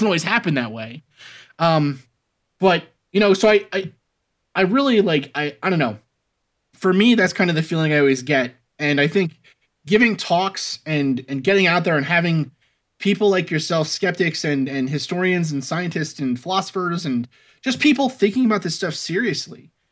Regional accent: Staten Island, New York, United States; I grew up in Staten Island, you grew up in Newark, in that same kind of area of the world.

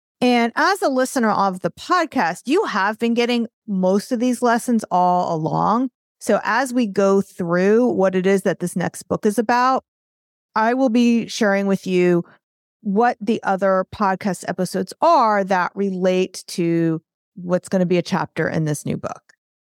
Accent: New York, United States; accent: New York; if you don't like my New York accent.

